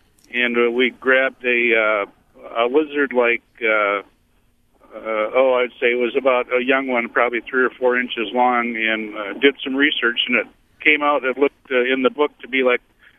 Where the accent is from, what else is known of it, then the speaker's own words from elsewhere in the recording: Milwaukee, Wisconsin, United States; We're from Milwaukee, but we've got a camp up on Big Beta Knock in Stonington Peninsula.